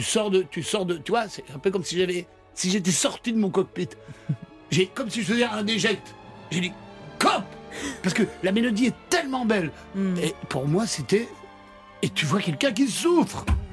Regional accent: Belgium; normalement, chez nous en Belgique, il est tous les ans, c'est obligatoire.

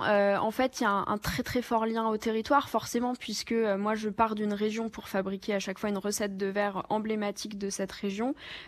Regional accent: Pont-à-Mousson, Grand Est, France; born there; Je suis lorraine d'origine, donc je rigole. Je suis née à Pont-à-Mousson

